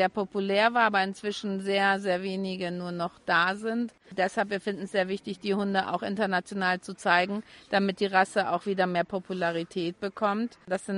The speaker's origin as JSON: {"language": "German", "region": "Hamburg", "country": "Germany", "said": "Wir kommen aus Deutschland, Hamburg."}